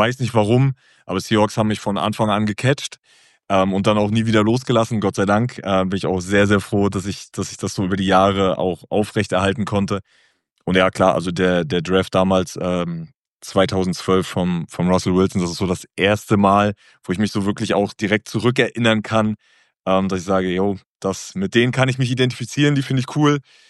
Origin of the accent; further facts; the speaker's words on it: Rostock, Mecklenburg-Vorpommern, Germany; Also gebürtig komme ich eigentlich aus dem Norden der Republik. Bin in Rostock geboren, bin da aufgewachsen, habe da angefangen, Fußball zu spielen. Bin auch da dann zum Profi geworden. Und ja, mittlerweile spiele ich im Heidenheim, also genau im Süden der Republik auch.